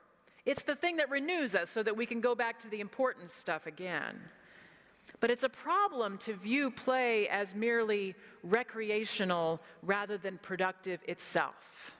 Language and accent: English; Texas, United States; this hits close to home for me because I was born and raised in Texas